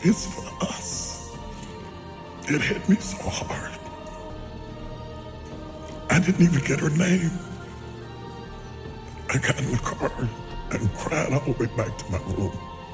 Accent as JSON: {"language": "English", "region": "West Virginia", "country": "United States"}